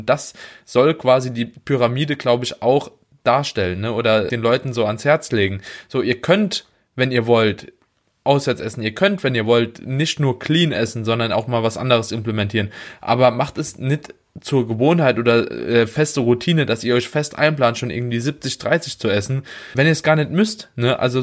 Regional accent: Bad Kreuznach, Rhineland-Palatinate, Germany; Ja, Bad Kreuznach.

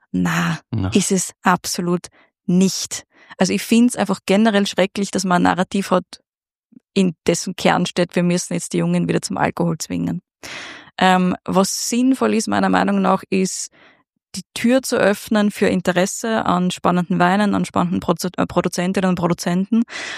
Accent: Upper Austria, Austria; moved away as an adult; now in Vienna, Austria; wie ich nach Wien gezogen bin mit 18, 19 und ich komme aus Oberösterreich

